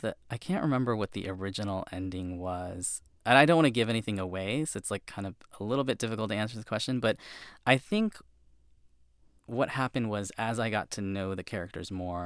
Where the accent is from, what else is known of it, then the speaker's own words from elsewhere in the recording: Champaign, Illinois, United States; because I think in the Midwest, in the town that I grew up in Champaign